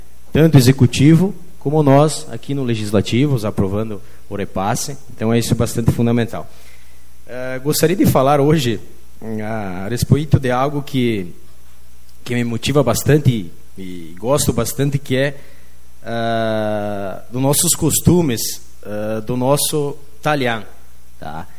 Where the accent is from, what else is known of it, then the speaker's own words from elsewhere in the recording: Serafina Corrêa, Rio Grande do Sul, Brazil; eu vou em outras cidades e eu me faço dizer que sou de Serafina, eles já de antemão dizem, ah, então é na cidade do talhão, a cidade dos italianos.